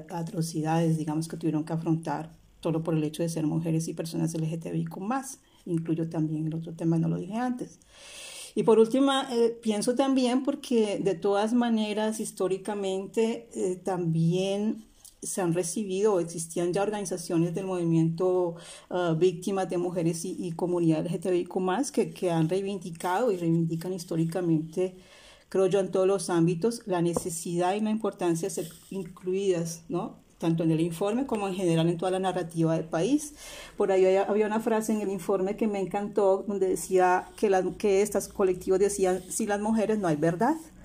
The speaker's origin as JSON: {"language": "Spanish", "region": "La Guajira", "country": "Colombia", "moved": "as an adult", "lives_now": "Italy", "said": "Yo, a ver, soy sí, colombiana de origen guajiro. Vivo en Italia hace 30 años. Terminé en Colombia mi carrera en ciencias políticas y administrativas"}